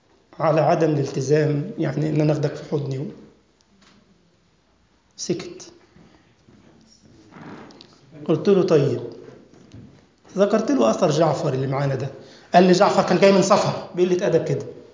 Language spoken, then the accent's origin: Arabic; Egypt; عندنا في مصر انت عارف الموالد والكلام ده كله